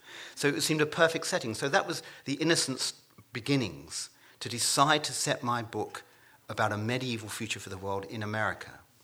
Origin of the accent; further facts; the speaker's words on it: England, United Kingdom; because I'm an Englishman and I'm going to talk about my opinions about the United States.